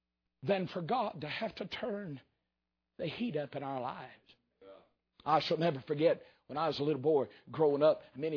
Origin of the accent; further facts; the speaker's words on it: North Wilkesboro, North Carolina, United States; also born or lived in Hays; growing up and my house in Hayes, North Carolina. So I always respond when I'm asked, where are you from? By saying North Wilkesboro, North Carolina.